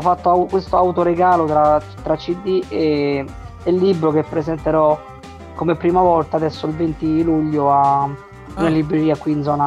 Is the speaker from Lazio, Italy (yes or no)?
yes; Lazio, Italy; accent: Roman; senti il mio romanesco come accentuato.